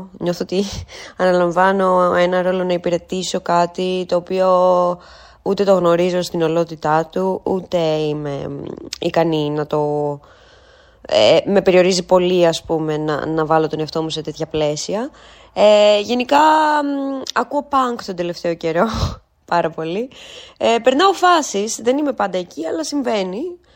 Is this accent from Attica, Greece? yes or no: yes; Athens, Attica, Greece; born or raised there